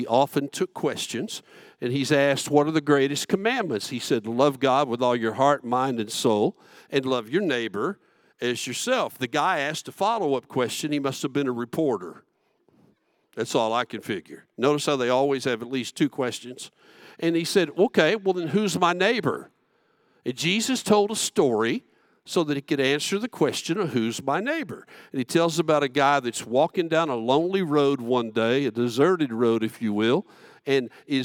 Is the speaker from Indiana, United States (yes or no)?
no; Texas, United States; accent: Southern; I'm a Texican, I'm a Southerner, I have this accent, I talk slowly.